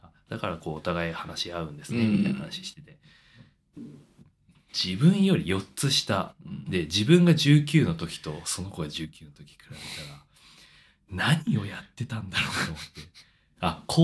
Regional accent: Fukuoka, Japan; その福岡出身なんです

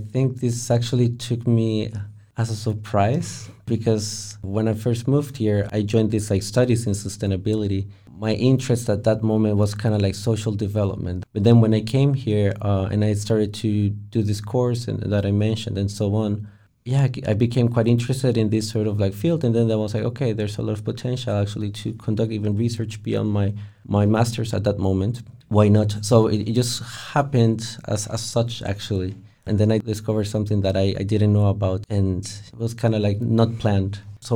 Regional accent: Costa Rica; English is a second language; now in Finland; I'm originally from Costa Rica, and I've been living here now in Finland for almost 5 years.

